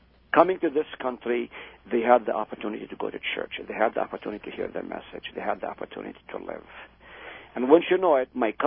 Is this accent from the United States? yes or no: no; Israel; And my mom, alone with my father, stayed in Israel. So I grew up in Israel.